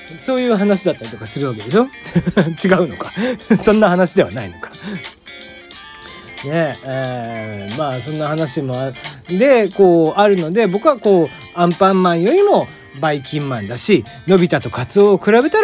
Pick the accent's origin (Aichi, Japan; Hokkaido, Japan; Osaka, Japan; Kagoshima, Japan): Kagoshima, Japan; born there; いかんせん僕は鹿児島生まれなもので、こういう雪とかがですね、やっぱテンション上がっちゃうんですよね